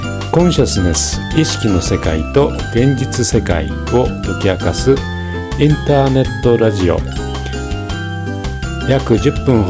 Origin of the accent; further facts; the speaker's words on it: Iwaki, Fukushima, Japan; 2001年までありました地元いわき市の100年続いた百貨店ですね。